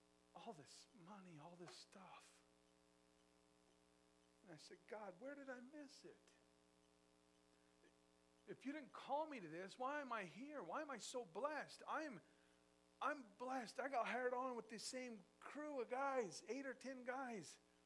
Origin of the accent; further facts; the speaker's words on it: Price, Utah, United States; born there; I made it out. I was born in Price. I've now seen other parts of the world.